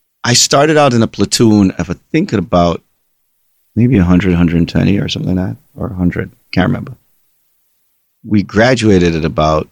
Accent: Raytown, Jamaica; I come from Raytown in Jamaica.

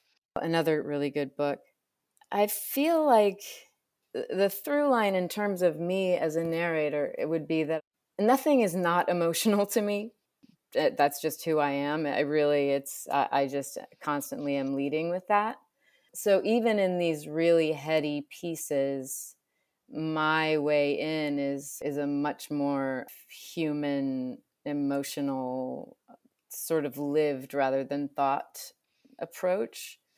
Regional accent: Illinois, United States; I mean, I grew up in Illinois. I know Chicago.

